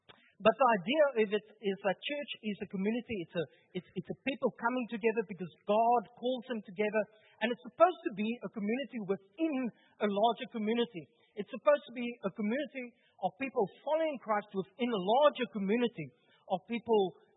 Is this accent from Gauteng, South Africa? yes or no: no; Upington, Northern Cape, South Africa; now in Cape Town, South Africa; I'm initially from Upington, but I've grown to be a softie, I think.